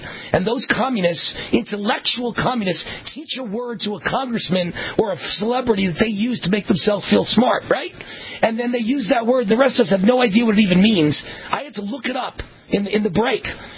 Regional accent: Nevada, United States; like the one just recently caught in northern Nevada, my home state, caught in the Lake Tahoe area, Reno, Lake Tahoe

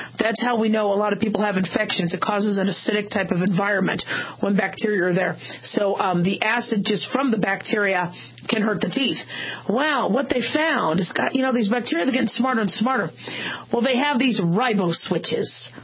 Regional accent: Phoenix, Arizona, United States; I grew up in Phoenix

